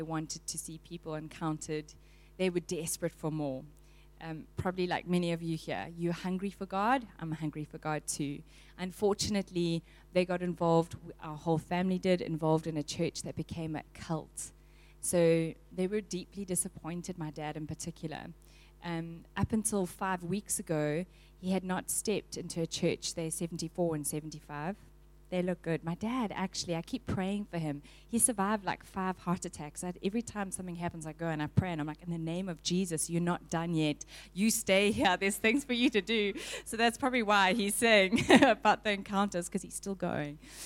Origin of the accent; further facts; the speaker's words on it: Durban, KwaZulu-Natal, South Africa; I'm from Durban. You can hear the accent.